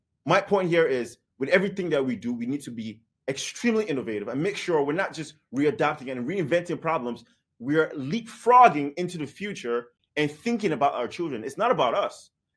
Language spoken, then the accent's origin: English; Nigeria; I'm Nigerian. I see my government adopting technology that is already being used in the West. It disgusts me. I love Nigeria, but it disgusts me.